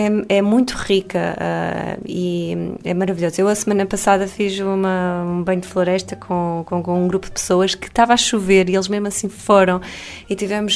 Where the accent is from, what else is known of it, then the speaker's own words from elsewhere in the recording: Guia, Leiria, Portugal; É um bocadinho mais para o oeste, a Guia, é a minha terra, e realmente para mim é muito especial, não é?